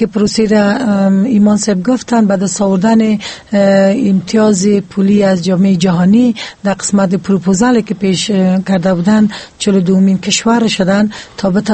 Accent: Paktika, Afghanistan; به ولایت خودم که بسیار مثال خوب است که اولین ولایت میگیم که ولایت پکتیکا هیچ دختر به کنکور شامل نشدن

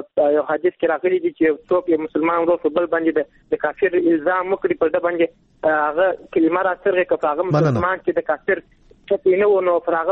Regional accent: Kandahar, Afghanistan; له کندهار ولایت څخه یو تن محصول یم.

